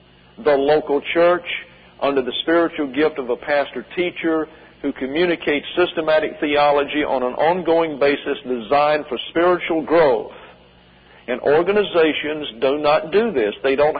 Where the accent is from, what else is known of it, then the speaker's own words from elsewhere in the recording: the South, United States; born there; I was born in the South. The ladies are respected in the South. I've noticed that's not necessarily true up here.